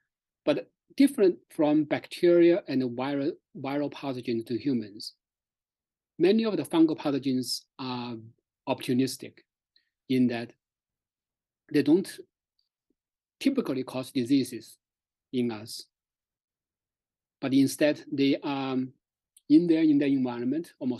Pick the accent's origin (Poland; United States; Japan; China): China; English is a second language; moved away as an adult; now in Canada; I grew up in China.